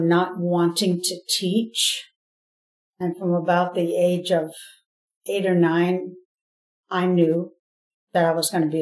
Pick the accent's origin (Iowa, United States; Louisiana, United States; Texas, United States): Iowa, United States; Dubuque; born or raised there; also born or lived in Keokuk